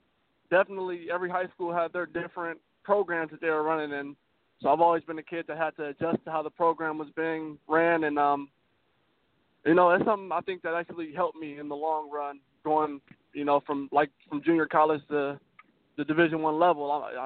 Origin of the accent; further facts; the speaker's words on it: Fairfield, California, United States; My grandmother had got sick, so we had to move back to my hometown. Ended up going to a school called Rodriguez High School in Fairfield, California.